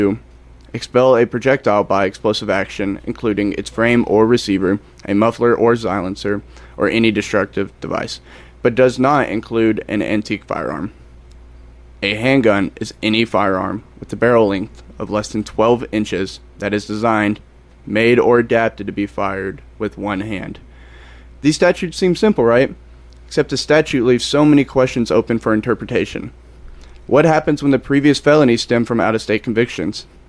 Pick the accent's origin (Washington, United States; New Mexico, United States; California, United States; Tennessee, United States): Tennessee, United States; Smithville; I grew up in Smithville, Tennessee, and I graduated from Lipscomb University in 2022.